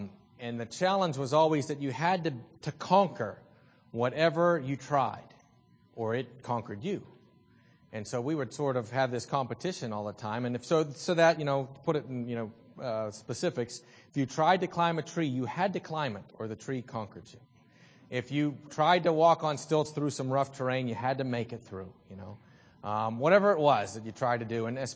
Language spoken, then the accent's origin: English; Salzburg, Austria; When I was a boy growing up in Salzburg, I had a good friend, Richie.